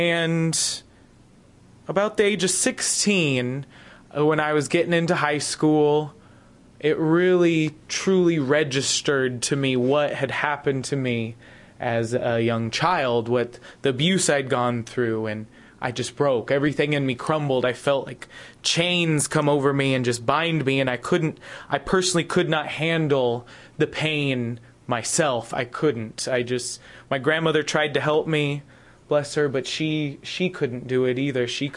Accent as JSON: {"language": "English", "town": "Helena", "region": "Montana", "country": "United States", "said": "I am originally from Helena, Montana."}